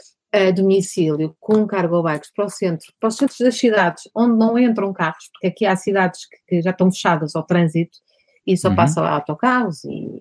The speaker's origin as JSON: {"language": "Portuguese", "country": "Portugal", "moved": "yes", "said": "Olha, no meu tempo de Headhunter, eu saí de Portugal há 20 anos, 23 anos, com algumas recaídas de amigos, namorado, não sei o quê, e vou voltar."}